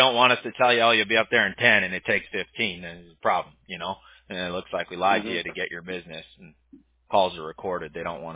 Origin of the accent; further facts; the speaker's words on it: Newport Beach, California, United States; I'm from California, so. Unfortunately, my state's gone to crap.